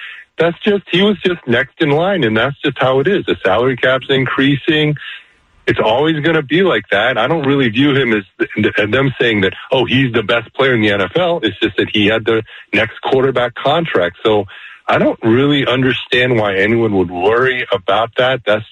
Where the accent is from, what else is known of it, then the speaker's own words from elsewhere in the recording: East Coast, United States; I grew up on the East Coast, but I imagine war is a global game.